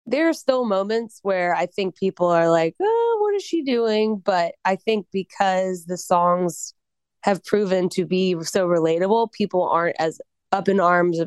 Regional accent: Colorado, United States; I'm from Colorado.

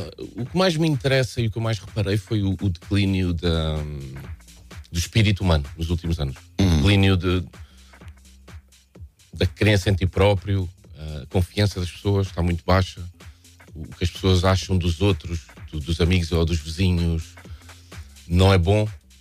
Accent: Norte, Portugal; eu cresci no Douro, não é?

